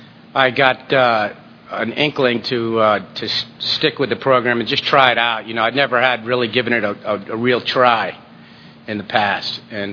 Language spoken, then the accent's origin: English; Chapel Hill, North Carolina, United States; born there; I was born in Chapel Hill, North Carolina